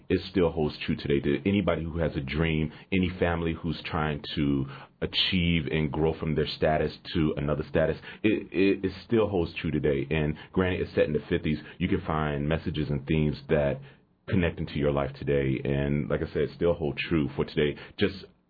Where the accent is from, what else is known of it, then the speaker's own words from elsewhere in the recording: Portsmouth, Virginia, United States; Well, as I stated before, I'm from Portsmouth, Virginia. I studied theater at Norfolk State University.